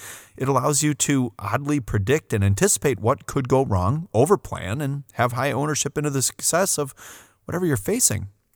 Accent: Port Washington, Wisconsin, United States; We grew up in Port Washington, Wisconsin, on Lake Michigan.

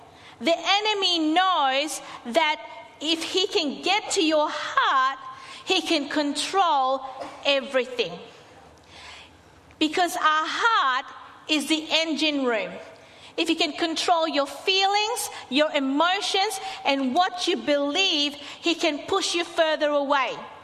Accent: Philippines; And being a Filipino, sometimes I cook some dishes that will and can attract flies.

